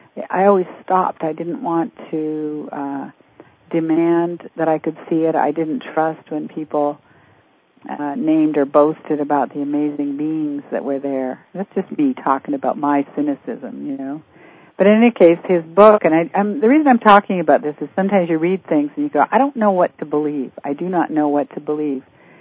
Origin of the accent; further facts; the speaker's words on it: Vancouver, British Columbia, Canada; Well, I used to be from Vancouver.